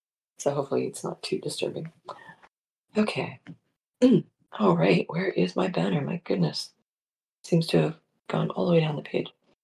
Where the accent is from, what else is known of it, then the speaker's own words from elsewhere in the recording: New Jersey, United States; accent: Jersey; I revert back to my Jersey accent.